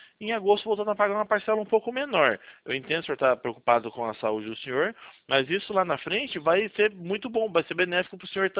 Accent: Jundiaí, São Paulo, Brazil; sou da região de Jundiaí.

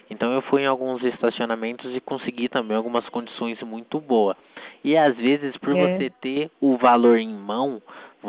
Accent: Itatiba, São Paulo, Brazil; eu sou de Itatiba, São Paulo

